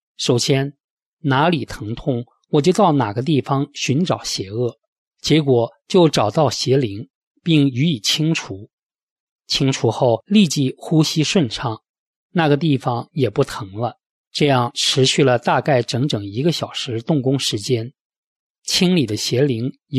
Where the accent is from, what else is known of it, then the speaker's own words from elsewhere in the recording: China; 由于我从小在大陆长大，